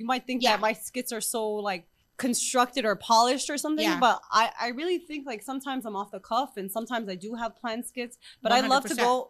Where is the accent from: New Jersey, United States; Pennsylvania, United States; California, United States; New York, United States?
New York, United States; And I'm like, I'm from New York, I love that, keep going.